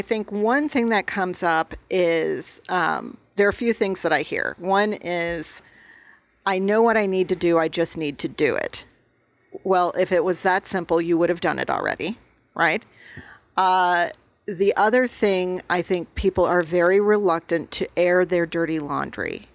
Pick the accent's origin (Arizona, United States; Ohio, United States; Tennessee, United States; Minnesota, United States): Arizona, United States; Tucson; Well, and I think growing up in Tucson, I mean, I've lived here since I was six.